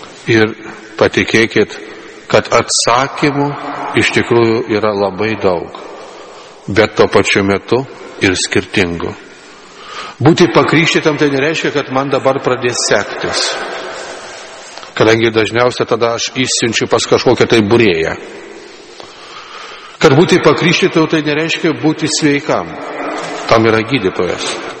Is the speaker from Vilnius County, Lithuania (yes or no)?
yes; Vilnius, Vilnius County, Lithuania; Aš esu vilnietis